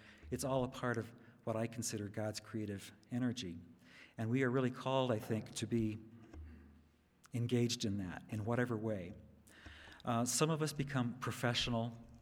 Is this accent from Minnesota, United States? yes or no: no; Middlebury, Indiana, United States; Now, I grew up, like I said, in Elkhart County. I grew up in Middlebury, which a couple of people in this room also know.